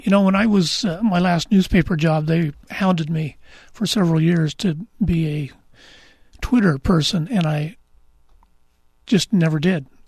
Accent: Kirby, Oregon, United States; As a kid growing up in Kirby, Kirby's halfway between Grants Pass and the state line, we didn't have a television, and my dad was an avid reader, so I became an avid reader.

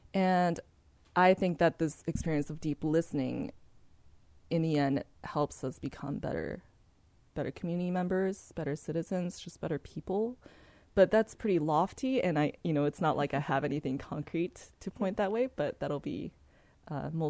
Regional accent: Japan; English is a second language; now in United States; so I'm not from here. I'm from Japan.

